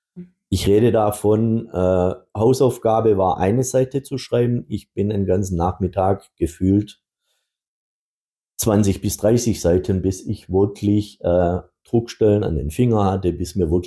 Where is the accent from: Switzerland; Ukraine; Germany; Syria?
Germany; Baden-Württemberg; Ich sage ganz einfach, wir sind aus dem Schwabenland